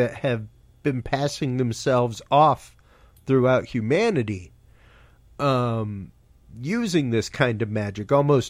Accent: Louisiana, United States; You know, I'm Cajun. We have the Rougerou. And yeah, like that came directly over from France with us all the way through Acadia, all the way down.

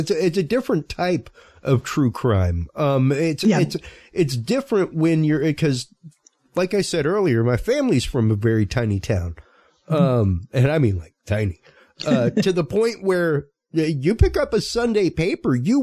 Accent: Houston, Texas, United States; I'm from Houston.

